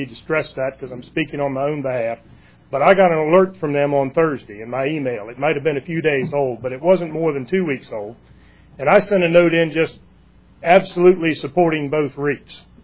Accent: Williamsburg, Virginia, United States; I'm from Williamsburg, Virginia. I vote and pay taxes in the state of Virginia

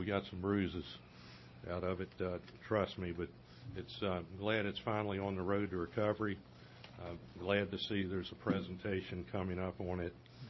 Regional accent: Middlesex County, Virginia, United States; I'm from Middlesex County

